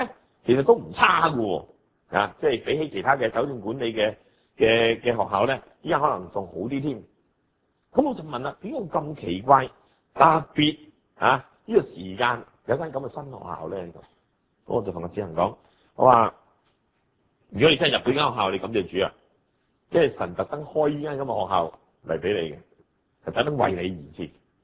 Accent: Hong Kong; 其實我哋香港人都唔係好知乜嘢叫做恐怖分子

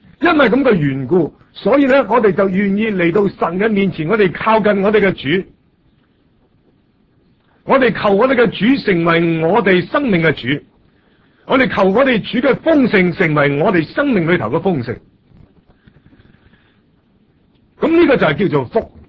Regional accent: China; 我哋中国人讲到福嘅时候呢

